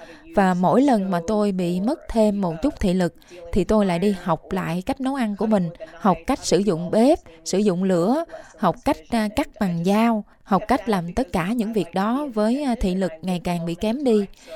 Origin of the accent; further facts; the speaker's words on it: United States; Ba mẹ tôi từ Việt Nam sang Mỹ năm 1975 và tôi sinh ra ở Mỹ.